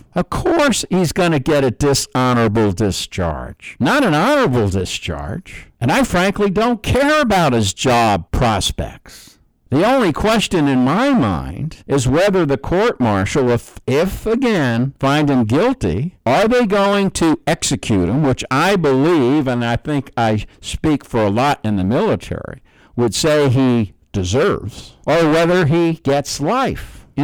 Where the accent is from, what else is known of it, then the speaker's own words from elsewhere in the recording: New York, United States; that liberal rag out of my home state of New York City, or the state of New York out of New York City.